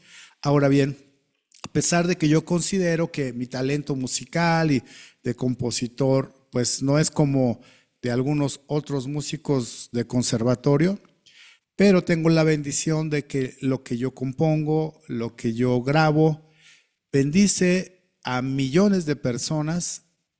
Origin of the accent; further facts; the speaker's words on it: Mexico City, Mexico; moved away as an adult; now in Tlaxcala, Mexico; la ciudad de Tlaxcala está a 1 hora 50 minutos de la Ciudad de México, donde yo nací y donde viví hasta hace 20 años que me trasladé a esta ciudad.